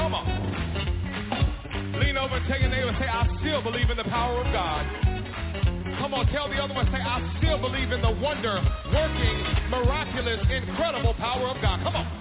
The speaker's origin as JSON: {"language": "English", "town": "Bakersfield", "region": "California", "country": "United States", "said": "Now, I'm a boy from Bakersfield, California. Where's Bakersfield out in this place?"}